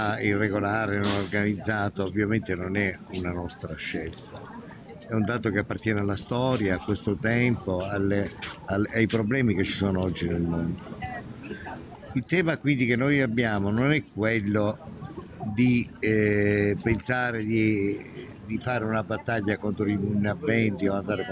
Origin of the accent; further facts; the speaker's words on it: Sicily, Italy; noi siamo siciliani, e se vediamo che c'è una mano che viene dal mare è perché uno sta affondando